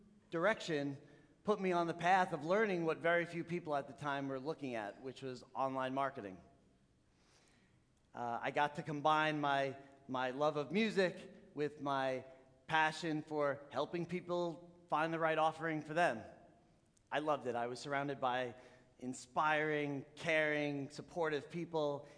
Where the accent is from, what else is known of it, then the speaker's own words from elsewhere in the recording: City Island, New York, United States; So I grew up in the Bronx in a small town called City Island